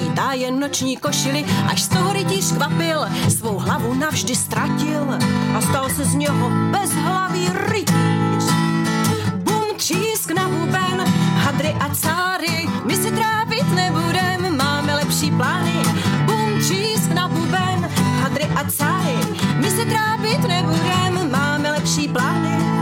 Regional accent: Pardubice, Pardubice Region, Czechia; protože jsem z Pardubic

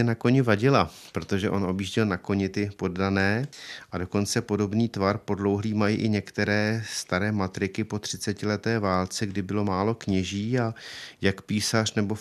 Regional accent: České Budějovice, South Bohemian Region, Czechia; now in Malšice, Czechia; Malšice sice nejsou moje rodná obec, já pocházím z Budějovic, ale za těch 11 let, co tady žiji

